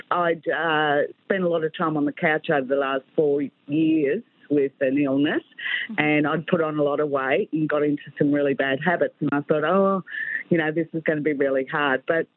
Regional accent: Pelican Waters, Queensland, Australia; from Pelican Waters, 60 years old, mum of 4. Grandma of 6.

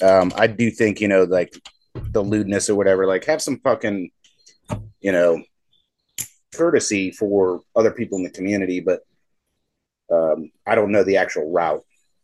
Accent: United States; I'm American. I'll do whatever I want, and I'm going to get the mail naked.

